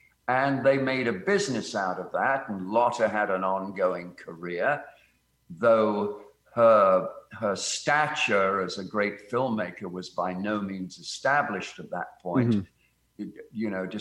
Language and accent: English; United Kingdom; as a kid growing up in Britain, remember them